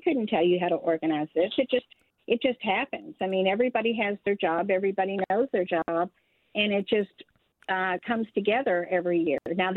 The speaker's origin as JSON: {"language": "English", "town": "Louisville", "region": "Kentucky", "country": "United States", "lives_now": "Fancy Farm, United States", "said": "No, I'm from Louisville."}